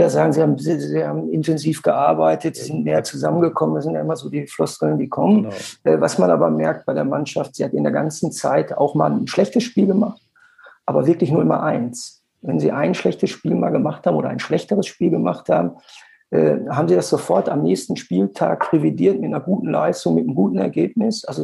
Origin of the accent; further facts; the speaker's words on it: Bochum, North Rhine-Westphalia, Germany; born there; ich bin in Bochum geboren